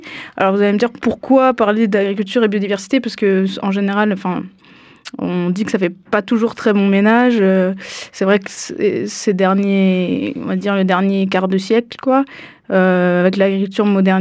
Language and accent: French; Paris, Île-de-France, France; Alors, moi, je suis de Paris, d'origine.